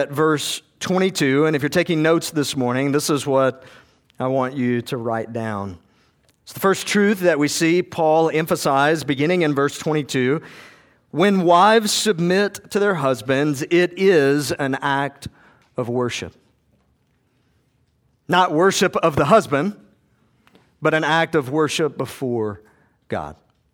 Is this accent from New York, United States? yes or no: no; Georgia, United States; I grew up in South Georgia.